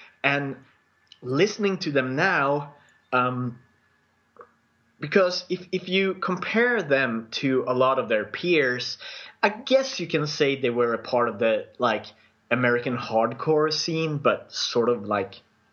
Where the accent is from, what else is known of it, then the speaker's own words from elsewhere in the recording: Sweden; accent: Swedish; English is a second language; Yeah, if you can stand my Swedish accent, you know, I'm happy to be back.